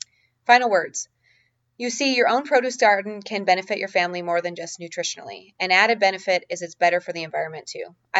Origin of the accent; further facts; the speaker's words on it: Minnesota, United States; as I'm originally from Minnesota, where the growing season is relatively short.